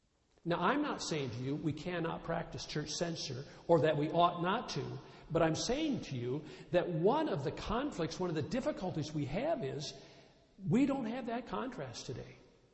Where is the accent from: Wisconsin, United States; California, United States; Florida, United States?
Wisconsin, United States; also born or lived in Kansas City, Missouri; but I remember growing up in Wisconsin. And in Missouri, we were in an interesting place in Kansas City also